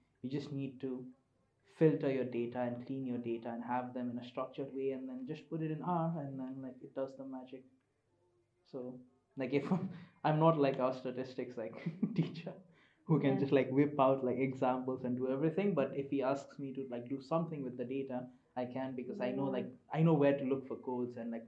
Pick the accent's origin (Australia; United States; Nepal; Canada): Nepal; English is a second language; Growing up in Nepal was fun, yeah. It was very carefree.